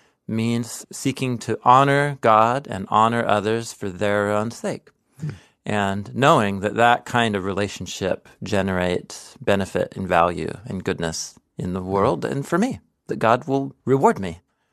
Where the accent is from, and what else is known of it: West Coast, United States; born or raised there